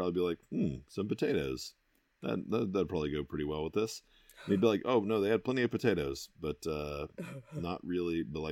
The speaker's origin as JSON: {"language": "English", "country": "United States", "said": "I am an American through and through, so I am used to excess"}